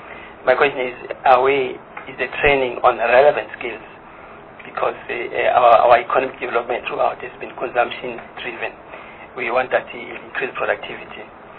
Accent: Free State, South Africa; specifically in the Free State, because I'm from the Free State.

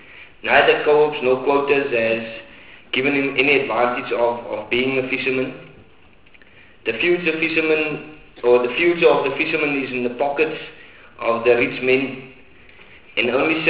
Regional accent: Port Elizabeth, Eastern Cape, South Africa; and I'm from Port Elizabeth.

